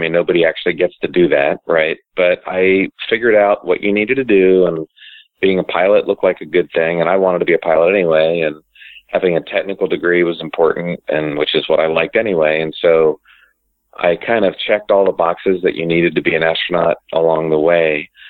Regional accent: Columbia, Maryland, United States; I grew up in Maryland, in between Baltimore and Washington, in a town called Columbia on the East Coast.

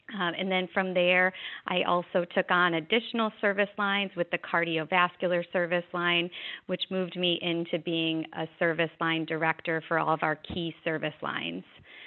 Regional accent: Chicago, Illinois, United States; also born or lived in South Florida; So I grew up in Illinois, in Chicago, in fact.

